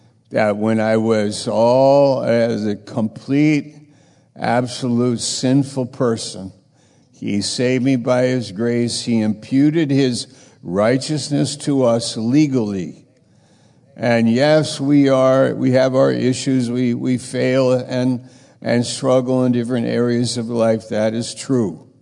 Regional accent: New York, United States; now in Maine, United States; I'm from New York. I moved up to Maine by the providence of God

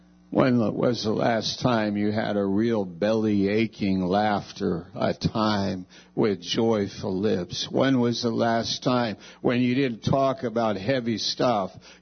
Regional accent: New York, United States; I'm from New York, but I'm up in Maine in the woods of Maine.

